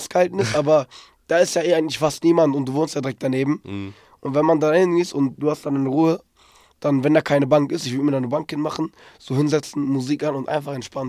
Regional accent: Ankara, Turkey; ich komme aus der Türkei und da gibt es sehr viele Regionen oder Gebiete, wo auch sehr viel Waldgebiet gibt und auch so sehr schöne Berge und alles. Ich weiß das zwar noch nicht, ich komme aus der Hauptstadt Ankara.

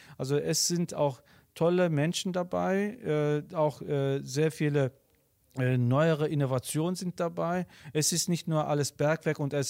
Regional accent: Gladbeck, North Rhine-Westphalia, Germany; now in Gelsenkirchen, Germany; Wenn wir irgendwo Leute kennengelernt haben oder Türkei oder wo auch immer, wo kommst du her? Komm ich Gladbeck?

